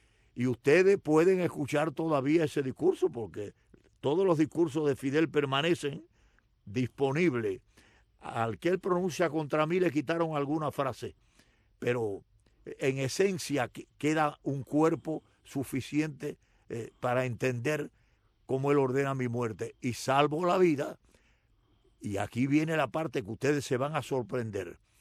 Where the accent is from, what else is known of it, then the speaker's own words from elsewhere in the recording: Cuba; moved away as an adult; yo me fui de Cuba el 8 de abril, salí de Cuba.